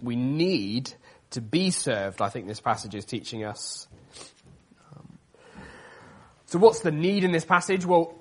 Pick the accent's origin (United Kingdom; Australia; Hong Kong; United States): United Kingdom; Salisbury, South West England; I grew up in Salisbury. No one had ever heard of Salisbury till like 3 weeks ago.